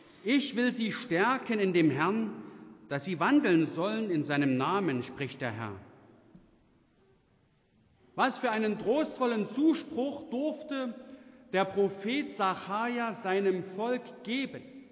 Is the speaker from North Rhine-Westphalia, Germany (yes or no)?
no; Dresden, Saxony, Germany; Noch in den 60er und 70er Jahren prägten viele Ruinen meine Heimatstadt.